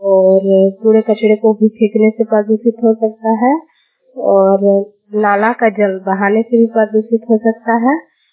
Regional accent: Gola, Jharkhand, India; मैं गोला प्रखंड की रहने वाली हूँ।

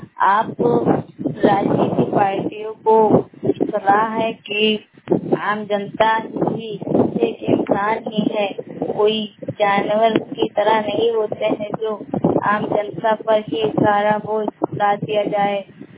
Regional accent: Hariharpur, Uttar Pradesh, India; मैं हरिहरपुर का जिला श्रावस्ती की रहने वाली हूँ।

